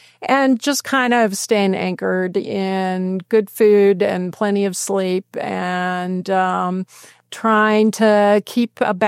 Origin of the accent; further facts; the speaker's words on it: North Carolina, United States; So when I was 18, growing up in North Carolina, I wanted something different, as many 18-year-olds do.